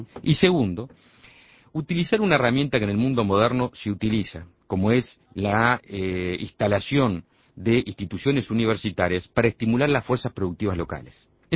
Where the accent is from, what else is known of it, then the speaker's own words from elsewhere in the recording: Montevideo, Uruguay; Yo soy montevideano, me formé en esta universidad. En los primeros años de la carrera me iba caminando a la Facultad de Medicina porque vivía a 4 cuadras.